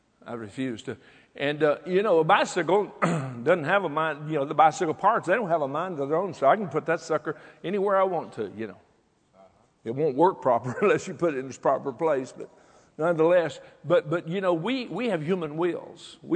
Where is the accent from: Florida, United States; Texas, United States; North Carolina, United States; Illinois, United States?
Texas, United States; Fort Worth; we moved there in 66. I was born and raised in Fort Worth, and I moved away, but I came back in 66.